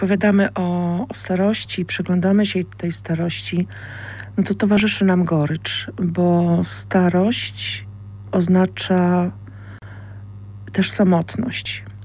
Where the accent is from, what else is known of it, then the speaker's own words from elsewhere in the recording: Kraków, Lesser Poland, Poland; bo ja wychowałam się na Kazimierzu i z tego Kazimierza wywędrowałam do Nowej Huty